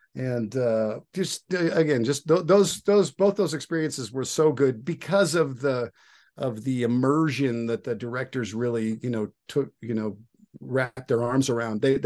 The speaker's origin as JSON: {"language": "English", "region": "Wyoming", "country": "United States", "tie": "born or raised there", "said": "I grew up in Wyoming, so I grew up, you know, riding horses, doing those things"}